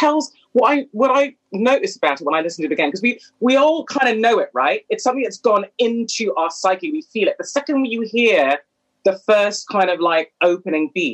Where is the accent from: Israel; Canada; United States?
Canada; I was born and raised in Canada in the 70s and 80s